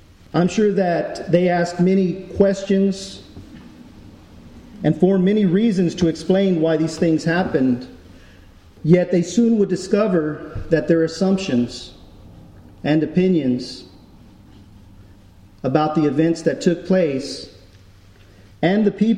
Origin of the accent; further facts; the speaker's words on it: New Braunfels, Texas, United States; I'm from New Braunfels. We live in New Braunfels